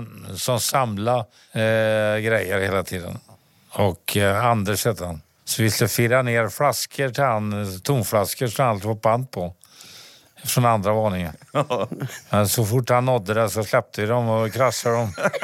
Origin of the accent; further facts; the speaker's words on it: Tidan, Västra Götaland County, Sweden; now in Skara, Sweden; Jag är född i Tidan.